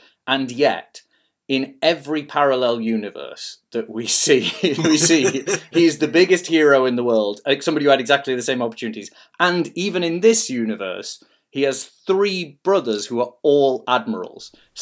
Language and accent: English; Yorkshire and the Humber, United Kingdom; I'm from Yorkshire